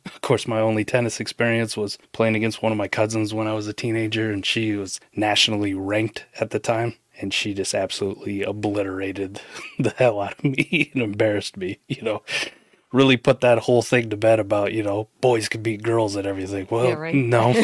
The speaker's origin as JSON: {"language": "English", "region": "Iowa", "country": "United States", "tie": "born or raised there", "said": "You know, I grew up in the Midwest in Iowa, so winters were rough, so..."}